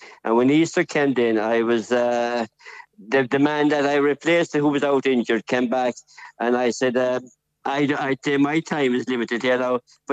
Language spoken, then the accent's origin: English; Limerick, Munster, Ireland; born there; I was born in Limerick, and I've always sing